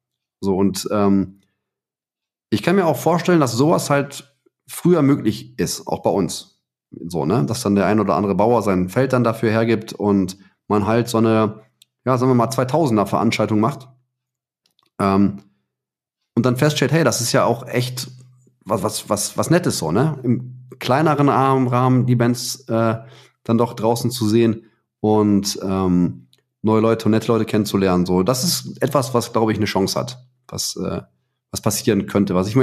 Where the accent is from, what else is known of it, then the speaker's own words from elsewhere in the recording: Heiligenhaus, North Rhine-Westphalia, Germany; Ich bin in Heiligenhorst aufgewachsen, ne, am Rand vom Ruhrgebiet.